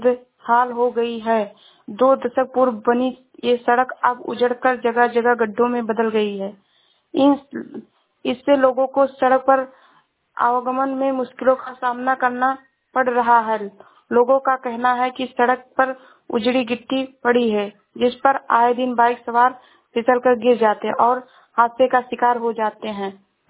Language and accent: Hindi; Shravasti, Uttar Pradesh, India; मैं जिला श्रावस्ती से हूँ।